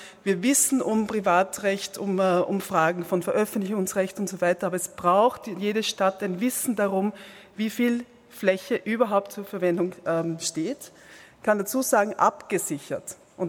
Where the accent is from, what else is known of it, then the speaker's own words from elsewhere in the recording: Vienna, Austria; Jetzt komme ich aus Wien